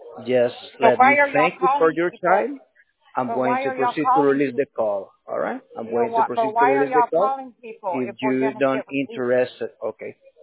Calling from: Corona, California, United States; I'm calling from California, Corona, California.

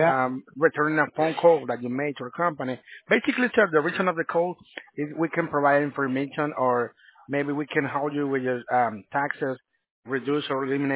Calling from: El Salvador; I'm located in El Salvador, sir.

